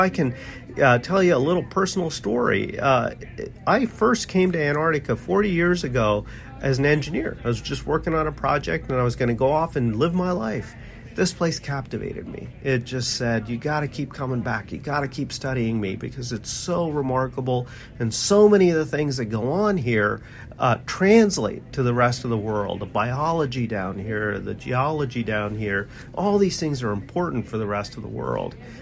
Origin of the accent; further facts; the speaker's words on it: Pennsylvania, United States; It's bigger than my home state of Pennsylvania.